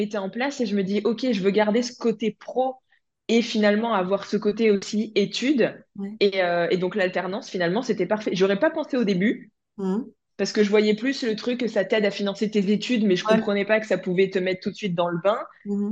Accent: Grand Est, France; Moi, à la base, je suis de l'Est de la France, pas très loin de Nancy, on va dire, pour donner une grande ville.

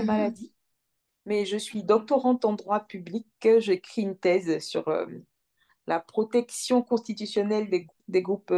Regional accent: Côte d’Ivoire; now in France; mariée à un Nigérian. Donc maintenant, je suis ivoiro-nigériane. Je viens du centre-ouest de la Côte d'Ivoire. Je suis gourou de père et de mère.

